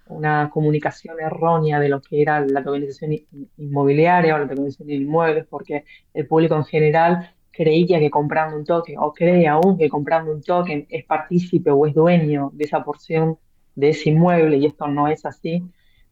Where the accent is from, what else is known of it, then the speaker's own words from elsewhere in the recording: Argentina; accent: Argentine; now in Spain; yo hago fuerza aquí en España, pero se entiende que por mi acento sea argentina